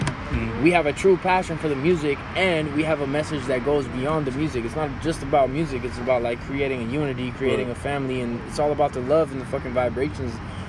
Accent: Hialeah, Florida, United States; Hialeah. Yeah, we were raised in Hialeah.

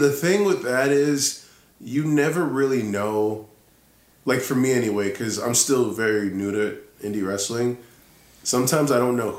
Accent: New York, United States; I understand, like, I'm from New York and whatnot, but we all don't act like that.

